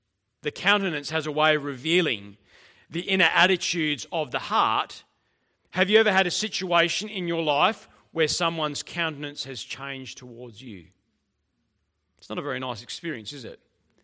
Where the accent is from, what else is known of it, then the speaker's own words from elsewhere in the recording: South Australia, Australia; I had this very strong desire to come back to my home state and to minister here after Bible college.